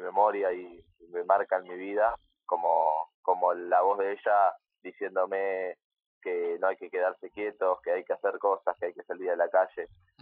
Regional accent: Concepción del Uruguay, Entre Ríos, Argentina; todos los que somos de Concepción nos trasladamos para allá para ayudar

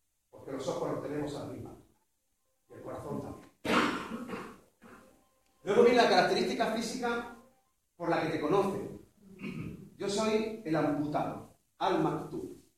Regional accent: Almodóvar, Spain; born there; Yo soy el Almodóvarí, porque nací en Almodóvar.

